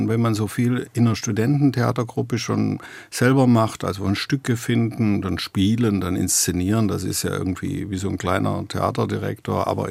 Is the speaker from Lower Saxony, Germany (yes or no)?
no; Stuttgart, Baden-Württemberg, Germany; born there; Wenn man jetzt nach Stuttgart kommt, merkt man das schon, dass es eine Heimat ist.